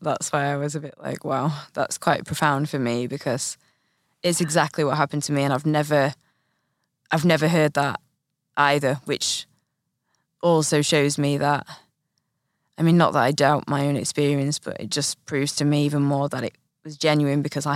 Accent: Northern England, United Kingdom; I'm Northern English

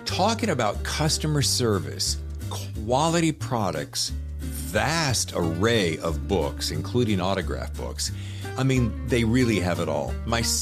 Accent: the South, United States; I mean, I'm from the South originally. So y'all is just a common vernacular where we come from, baby.

